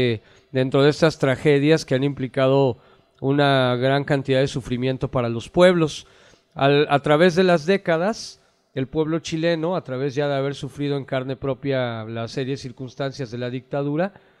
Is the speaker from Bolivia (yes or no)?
no; Mexico; nosotros como mexicanos nos demos cuenta